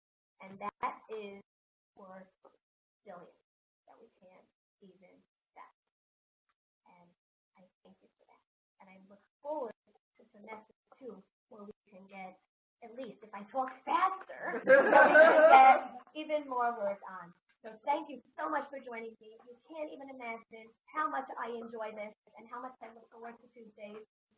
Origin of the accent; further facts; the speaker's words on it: New York, United States; But I'm from New York, so probably closer to the 130, okay?